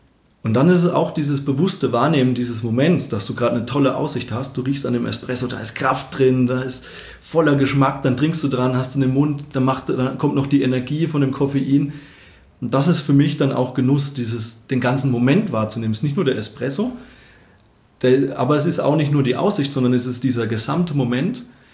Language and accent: German; Bavaria, Germany; now in Munich, Germany; Also ich komme eben aus dem Dorf, da, aus der fränkischen Weingegend, und meine Eltern hatten da oder haben glücklicherweise auch einen Garten